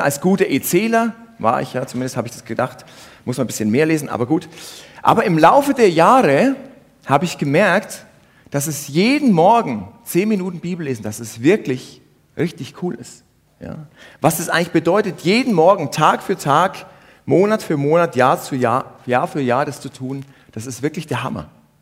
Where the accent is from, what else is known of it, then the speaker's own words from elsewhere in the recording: Uffenheim, Bavaria, Germany; Wer kennt Uffenheim? Wow, es sind doch 5 Leute. Das ist toll. Liegt also in Mittelfranken.